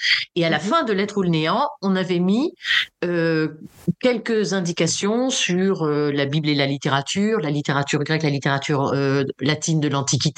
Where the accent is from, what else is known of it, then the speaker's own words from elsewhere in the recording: Hauts-de-France, France; Nous sommes tous les deux des frontaliers du nord de la France, mais on est proche de la Belgique, proche de l'Angleterre